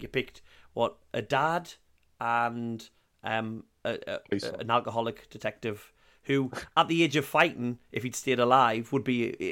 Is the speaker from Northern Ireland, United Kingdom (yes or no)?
no; Sunderland, North East England, United Kingdom; I grew up in Sunderland.